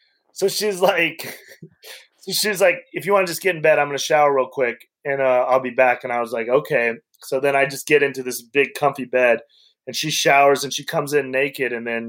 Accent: Wyoming, United States; I'm a kid from Wyoming. I never dreamed I'd even meet a porn star.

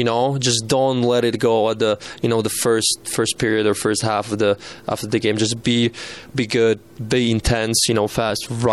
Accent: Slovakia; English is a second language; also born or lived in Sweden; now in United States; I was a guy from Slovakia. I played in Sweden before. I didn't really go the American way.

